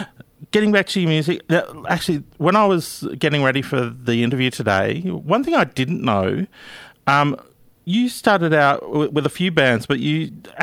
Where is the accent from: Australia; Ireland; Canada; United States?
Australia; Gosford, New South Wales; I grew up in Gosford, which is just north of Sydney. So I probably, and I'm actually only a year younger than you.